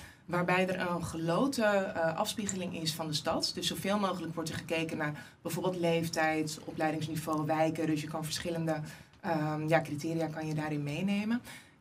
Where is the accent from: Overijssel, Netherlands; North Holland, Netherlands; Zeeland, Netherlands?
North Holland, Netherlands; Langendijk; Ik kom uit Langendijk in Noord-Holland.